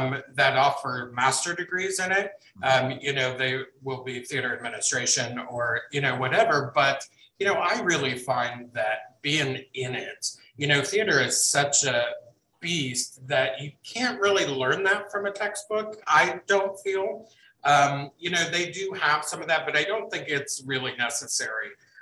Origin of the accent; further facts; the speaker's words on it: Ohio, United States; also born or lived in Lancaster, Pennsylvania; now in St. Louis, United States; I love the city of St. Louis here. I'm originally from Ohio.